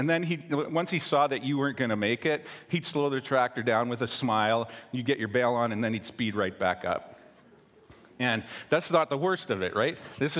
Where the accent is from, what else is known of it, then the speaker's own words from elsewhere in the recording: Chilliwack, British Columbia, Canada; I grew up in Greendale, Chilliwack, farming community.